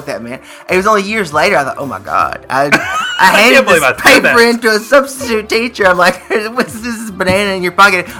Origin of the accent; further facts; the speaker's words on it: the South, United States; You knew we grew up in the South.